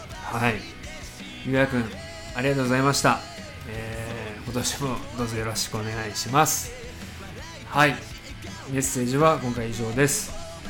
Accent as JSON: {"language": "Japanese", "region": "Fukui", "country": "Japan", "tie": "born or raised there", "accent": "Fukui dialect", "said": "おそらく地元の福井でも公開があるので、ぜひお時間ある方は皆さん見に行ってください。僕の福井弁が聞けると思います。流暢な福井弁が"}